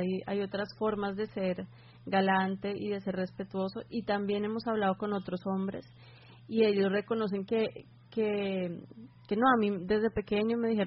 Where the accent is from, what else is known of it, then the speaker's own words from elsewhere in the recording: Bogotá, Colombia; que mi acento no los engañe, yo soy de Bogotá, pero me siento muy caribe y amo la cultura caribe.